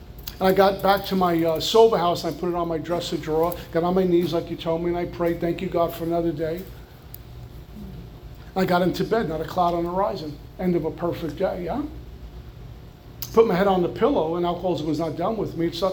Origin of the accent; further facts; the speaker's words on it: New York, United States; I'm from New York. You always get a piece.